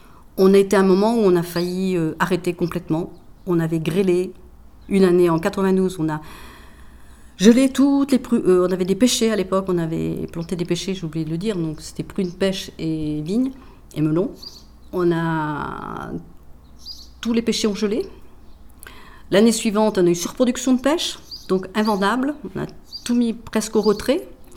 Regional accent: Normandy, France; Moi, je suis de Normandie.

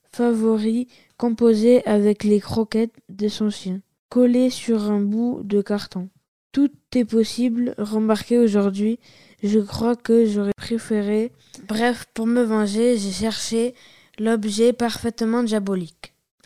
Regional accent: Bordeaux, Nouvelle-Aquitaine, France; Ce n'est pas parce que je suis bordelaise que je lui ai préparé des cannelés, notre spécialité.

